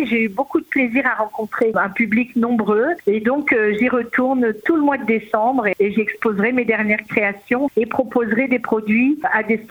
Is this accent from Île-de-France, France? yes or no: no; Mortagne-au-Perche, Normandy, France; je suis originaire de l'Orne, je suis née à Mortagne-au-Perche et après ma carrière parisienne, j'ai eu envie de retrouver mes origines